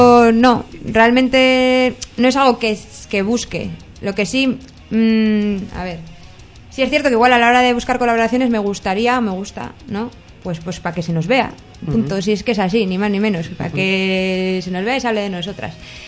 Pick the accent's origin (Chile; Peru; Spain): Spain; Ermua, Basque Country; Como decía un amigo mío de Manu, de mi pueblo de Ermua.